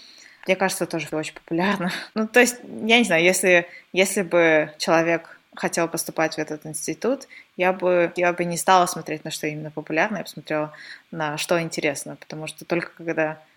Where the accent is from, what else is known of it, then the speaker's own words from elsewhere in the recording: Russia; То есть, когда говоришь, что я из России, вот, потом люди подходят и говорят, о боже, ну это же так стереотипично.